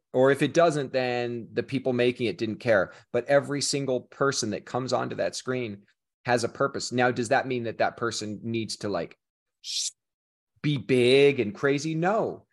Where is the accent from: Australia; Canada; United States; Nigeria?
United States; Kansas City; I am originally from Kansas City. I grew up reading comics and loving cinema. And I went to Chicago to study theater and learn about how to be an actor.